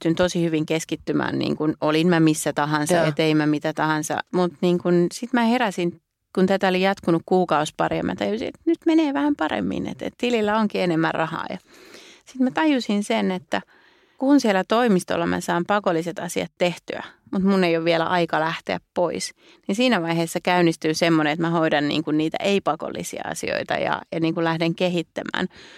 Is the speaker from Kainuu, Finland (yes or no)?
no; Espoo, Uusimaa, Finland; Et mä oon itse Tapiolasta kotoisin, niin sitten on kiva katsella näitä ikään kuin omia lapsuuden maisemia